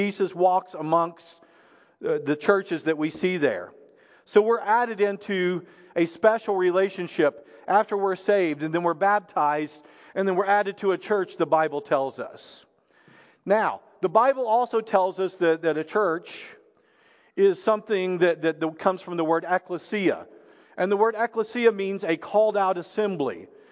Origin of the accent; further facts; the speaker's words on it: Arkansas, United States; I mean, I hate to say it, I'm from Arkansas, but I mean, they cheer for a pig, you know.